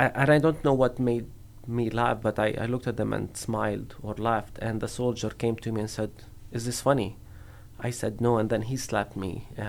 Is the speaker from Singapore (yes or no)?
no; Beit Sahur, Bethlehem Governorate, Palestine; my hometown Beit Sahur did the civil disobedience against Israel, and we stopped paying taxes to the Israeli occupation.